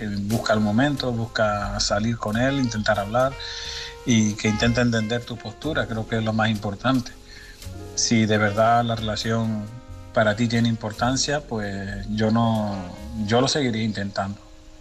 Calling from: Tenerife, Canary Islands, Spain; de Tenerife.

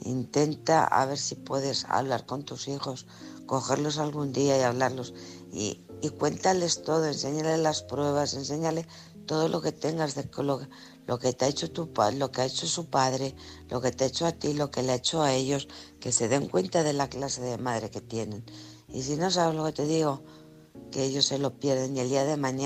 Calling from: Alcorcón, Community of Madrid, Spain; de Alcorcón.

